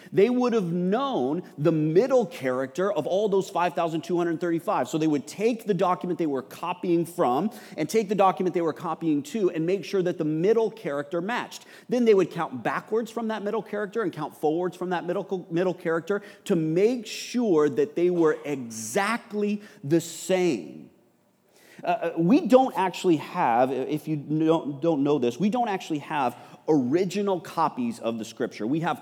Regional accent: Texas, United States; don't spell it the French way, I'm from Texas, baby.

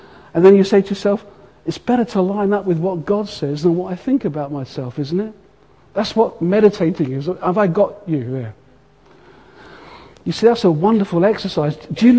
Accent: United Kingdom; Or just nod your head, because I know we're British.

